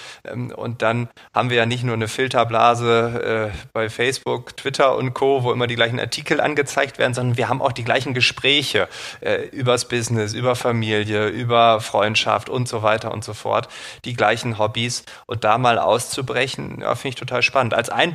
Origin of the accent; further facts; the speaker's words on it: Northern Germany, Germany; als Norddeutscher ist das hier kein Wind